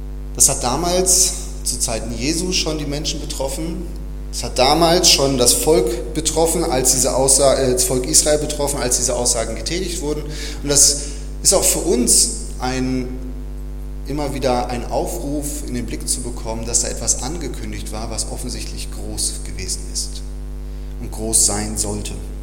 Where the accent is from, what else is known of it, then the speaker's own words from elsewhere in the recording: Lünen, North Rhine-Westphalia, Germany; now in Gusternhain, Germany; Ich bin zum Beispiel groß geworden in der Nähe von Dortmund, in Lünen